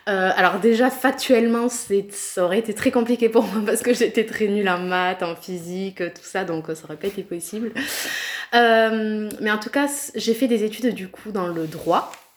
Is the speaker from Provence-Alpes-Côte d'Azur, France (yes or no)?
no; Toulouse, Occitanie, France; moved away as an adult; J'ai 32 ans, je suis originaire de Toulouse. Je suis arrivée ici il y a à peu près un an avec mon mari et nos trois enfants.